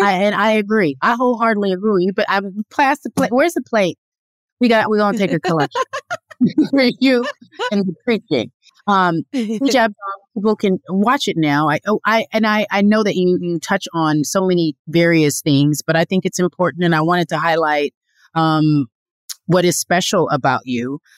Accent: Pasadena, California, United States; Growing up in Pasadena, you know where that is, like another side of the world.

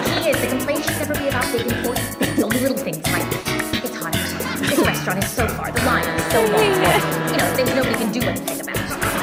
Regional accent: New York, United States; Now, I'm Jewish, I'm from New York, and perhaps exotic to some of you

